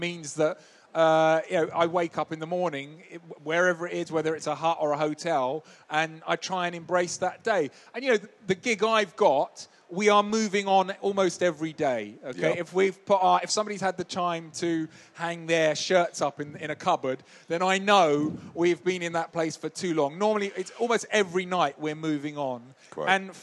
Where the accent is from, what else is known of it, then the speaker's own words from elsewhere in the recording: London, United Kingdom; I was a kid from London